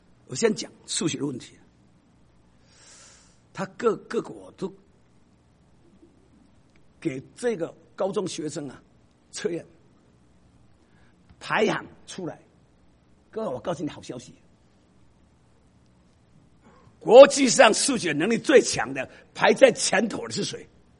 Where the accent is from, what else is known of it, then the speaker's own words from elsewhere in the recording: Taiwan; accent: Taiwanese Mandarin; 我讲一个民族，我讲这台湾国语，希望你听懂。我讲的是国语